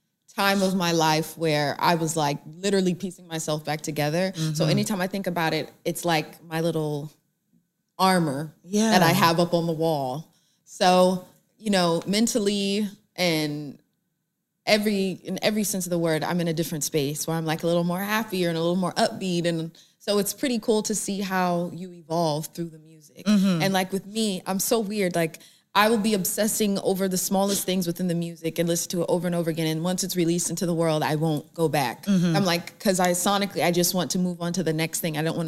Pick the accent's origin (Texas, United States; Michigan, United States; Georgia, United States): Georgia, United States; accent: Southern; Very faintly. I'm from the South.